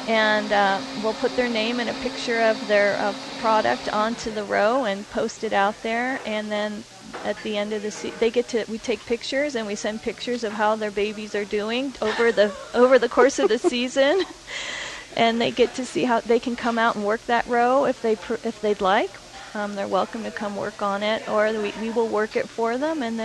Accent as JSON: {"language": "English", "town": "Boston", "region": "Massachusetts", "country": "United States", "also_born_or_lived": "Albuquerque", "lives_now": "Santa Fe, United States", "said": "I moved to Santa Fe a year ago from Albuquerque. My family was in Albuquerque. I'm originally from Boston."}